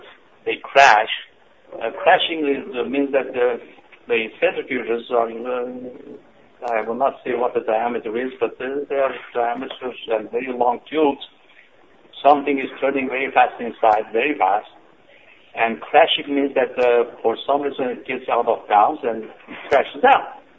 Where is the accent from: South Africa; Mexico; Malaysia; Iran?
Iran; now in United States; If that happens, I would be sorry to be both Iranian and American. I am an American now.